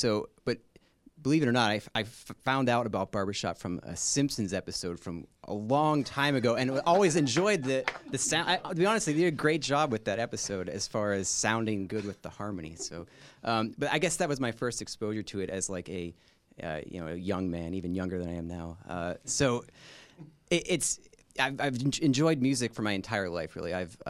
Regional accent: Ross Township, Pennsylvania, United States; I'm from Ross Township.

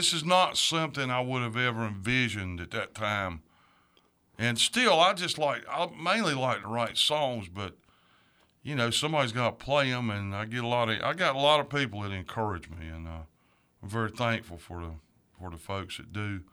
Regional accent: Mount Holly, North Carolina, United States; I grew up in Mount Holly, North Carolina, same town I live in.

